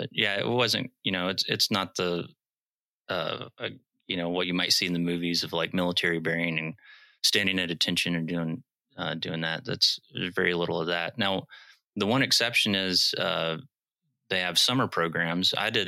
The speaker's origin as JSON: {"language": "English", "region": "Arkansas", "country": "United States", "tie": "born or raised there", "said": "I grew up in Arkansas, and we're kind of the home of the C-130. And the farm I live on is right underneath a low-level route of these of the Hercs. And so I grew up on this farm."}